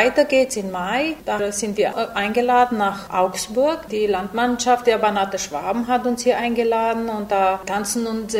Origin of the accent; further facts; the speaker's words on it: Buziaș, Timiș County, Romania; Wir sind aus Buziasch an die 30 Jugendliche, die teilnehmen an der Kerwei.